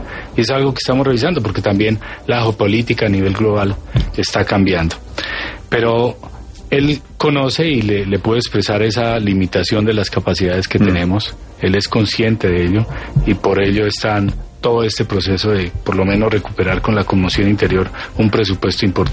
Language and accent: Spanish; Colombia; yo soy colombiano dispuesto a servir.